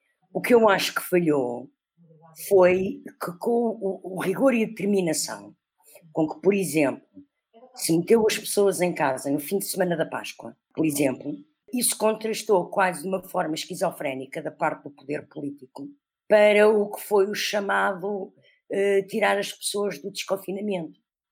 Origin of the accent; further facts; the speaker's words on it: Portugal; como nós, portugueses, está há 3 meses a aguentar-se em casa